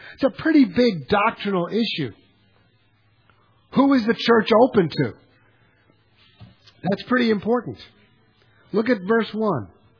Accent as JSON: {"language": "English", "town": "New York City", "region": "New York", "country": "United States", "tie": "born or raised there", "said": "You don't have to grow up in New York City. I grew up in New York City."}